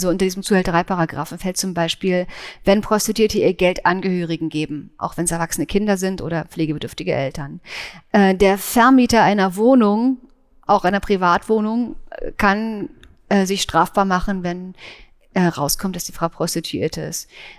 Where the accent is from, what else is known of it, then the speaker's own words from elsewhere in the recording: Germany; Ich komme aus der DDR, ich bin im FKK-Schrein aufgewachsen